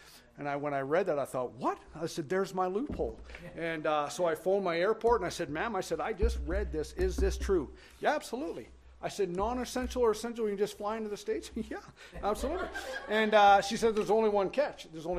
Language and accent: English; Manitoba, Canada; I'm from Manitoba, Canada, right above North Dakota.